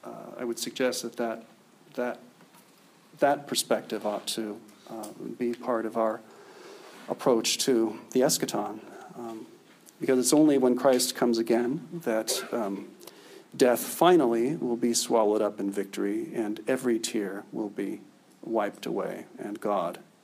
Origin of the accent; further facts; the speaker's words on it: Spokane, Washington, United States; She's from my hometown in Spokane.